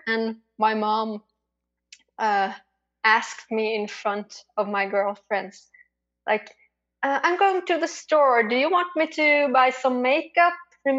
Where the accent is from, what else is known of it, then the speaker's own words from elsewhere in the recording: Trondheim, Trøndelag, Norway; English is a second language; Yeah, I'm from Trondheim in Norway. That's the middle of the country. And it's by the ocean. There's a fjord here.